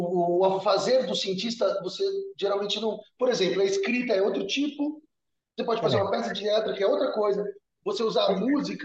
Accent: São Paulo, Brazil; eu sou de São Paulo e lá em São Paulo é só você dança, não é da pirueta mesmo.

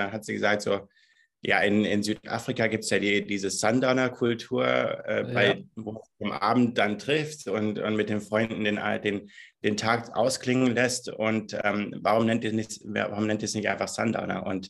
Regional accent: Bavaria, Germany; Also ich bin in Bayern. Ich komme aus Bayern. Und der Firmensitz, der ist auch hier in der Nähe von München. Genau, und da sitze ich gerade.

